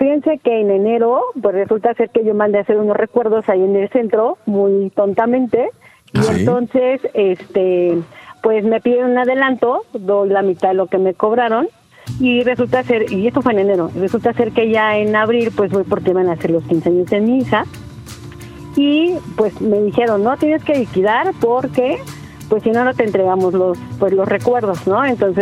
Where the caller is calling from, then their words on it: Mexico City, Mexico; De la Ciudad de México.